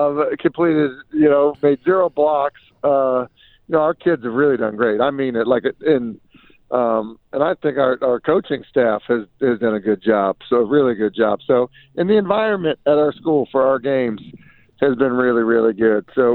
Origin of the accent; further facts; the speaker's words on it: Boston, Massachusetts, United States; I grew up in Boston.